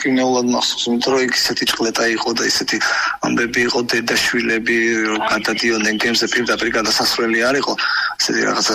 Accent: Sukhumi, Abkhazia, Georgia; now in Batumi, Georgia; მე თავს ბათუმელავ თული უკვე რომ არ მე ყოველთვის ძახი სოხუმელი ვარ მეთქე, მაგრამ თავს ბათუმელავ, იმიტომ რომ არ გავიზარდე ამ ქალაქმა მომცად ყველაფერი რაც მაქვს, მეგობრები, ახლობლები.

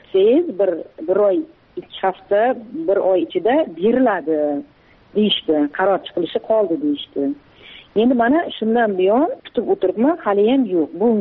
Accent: Kazakhstan; moved away; o'zimni tug'ilib o'sgan yurtimga bora olmayman. Borishim uchun Qozog'iston Respublikasining posolstvosiga borib, viza ochirishim kerak.

